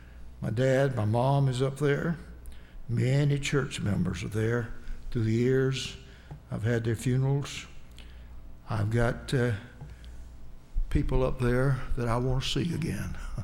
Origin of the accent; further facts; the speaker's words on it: the South, United States; I hate to say that because I'm a Southerner.